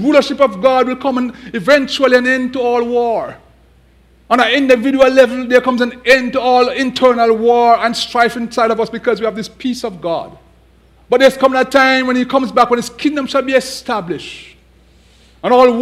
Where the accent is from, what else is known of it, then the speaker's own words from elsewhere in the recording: Jamaica; I come from a culture where we like to dance. Most of you might know I'm from Jamaica. We like to dance.